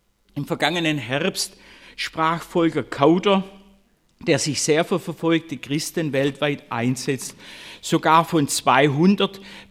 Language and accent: German; Korntal, Baden-Württemberg, Germany; ich war das einzige Mal in meiner Heimatgemeinde Korntal zum Predigtdienst im großen Saal